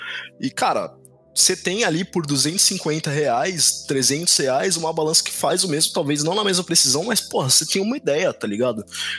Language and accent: Portuguese; São Paulo, Brazil; eu sou de São Paulo, eu acho que eu sou o único que é de São Paulo